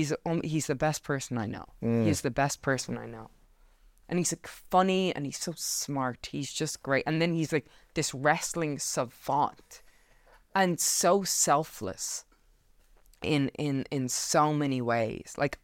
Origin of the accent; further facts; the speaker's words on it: Ireland; Like, so I'm Irish, right?